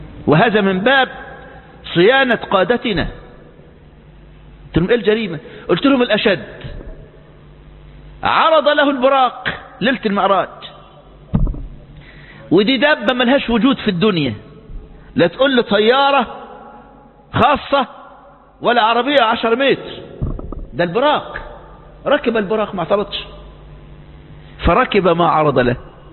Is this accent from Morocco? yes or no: no; Egypt; في مسجد عقبة بن نافع اللي بنى الصحابة وهو يعادل عمرو بن العاص عندنا في مصر